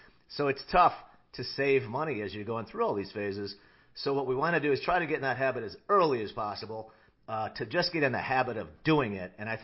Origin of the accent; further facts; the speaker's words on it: Illinois, United States; You know, I remember in the Midwest, we're from Northern Illinois, and I tell you what, I don't feel like I even see the sun from, middle of October until April or something.